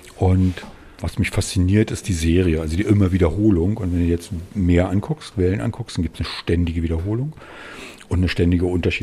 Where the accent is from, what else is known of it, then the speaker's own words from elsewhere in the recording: Brandenburg, Germany; born there; Ich bin in Brandenburg geboren